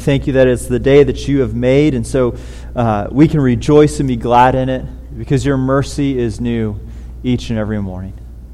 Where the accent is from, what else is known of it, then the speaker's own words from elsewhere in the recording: California, United States; growing up in California, I'd always go to my grandparents' house and it'd be like 50 or 60 or even 70 and you're wearing shorts on Christmas.